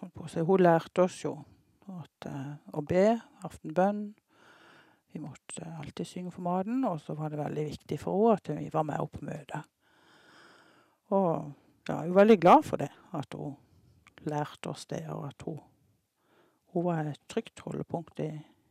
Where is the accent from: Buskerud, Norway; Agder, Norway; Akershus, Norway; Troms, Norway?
Agder, Norway; Lida; født og oppvokst i Lida bygd utenfor Kristiansand. Sammen med, jeg vokste opp der sammen med mor og far og fem søsken.